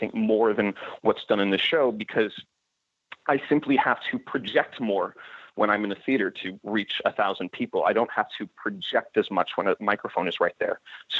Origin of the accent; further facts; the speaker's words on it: San Francisco, California, United States; I'm from San Francisco, so I was given a break at the historic Venetian Room